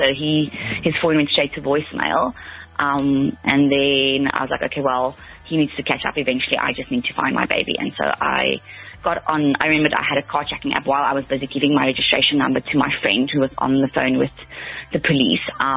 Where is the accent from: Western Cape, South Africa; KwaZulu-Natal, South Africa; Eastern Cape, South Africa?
Western Cape, South Africa; Cape Town; also born or lived in Mossel Bay; now in Cape Town, South Africa; We moved here from Mossel Bay, but I know the northern suburbs quite well. I grew up here, but my husband is from the Northern Cape.